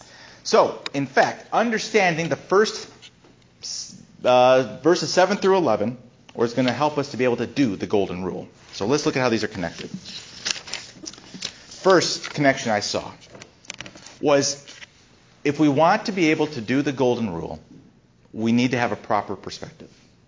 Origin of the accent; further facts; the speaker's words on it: Rogers City, Michigan, United States; I'm growing up in Roger City.